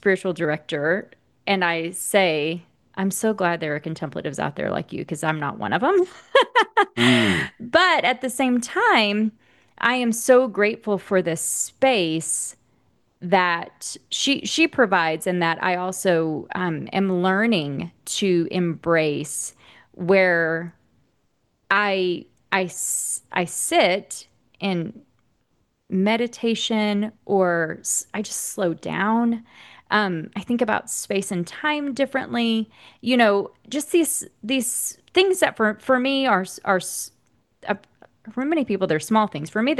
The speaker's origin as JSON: {"language": "English", "region": "Southern United States", "country": "United States", "tie": "born or raised there", "said": "I'll speak for myself and say I grew up in the Bible Belt and white evangelical space, where that wasn't really a word or framing that I was familiar with."}